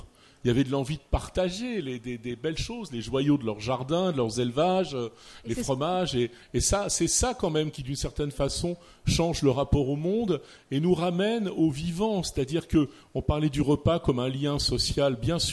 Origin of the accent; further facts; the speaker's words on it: Renaison, Auvergne-Rhône-Alpes, France; born there; Moi, je suis né en province aussi, je suis né à Renaison.